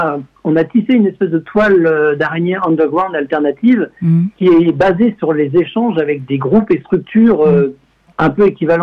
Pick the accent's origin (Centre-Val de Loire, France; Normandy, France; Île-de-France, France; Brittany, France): Brittany, France; Plédran; moi je suis de Plédran à côté de Saint-Brieuc à la base